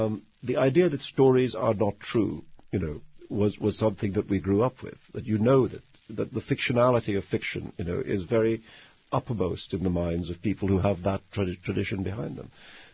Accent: Mumbai, Maharashtra, India; in my hometown of Bombay

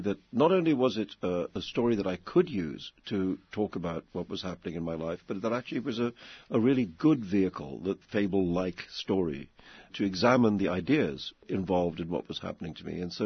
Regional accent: Mumbai, Maharashtra, India; When I was growing up in India, there was no television at all. This was in the 50s.

